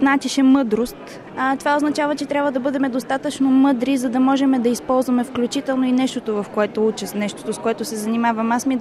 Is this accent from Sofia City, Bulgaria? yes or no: yes; Sofia, Sofia City, Bulgaria; от София съм, уча в Нов български университет, трета година следвам право.